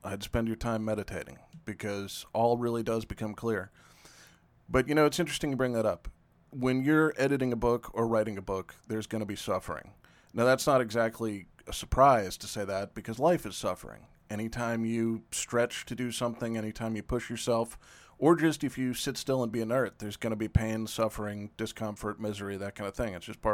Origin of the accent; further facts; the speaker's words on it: the South, United States; You know, I'm from the South. Good friends disagree on big things in huge ways all the time